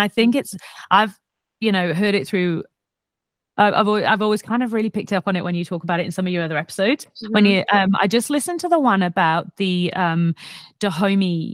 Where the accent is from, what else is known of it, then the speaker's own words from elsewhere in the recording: Wales, United Kingdom; my mum's English, my dad's Welsh. I grew up in, as I said, I was born and raised in Cymru. So I class myself as Welsh.